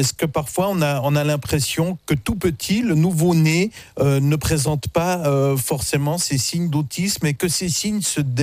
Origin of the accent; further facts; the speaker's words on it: Switzerland; chez nous, en Suisse